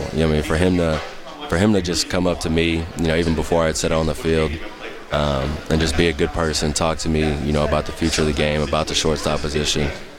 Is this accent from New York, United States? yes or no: no; Houston, Texas, United States; So I'm from Houston. You know, obviously I wanted to see the Texans move along.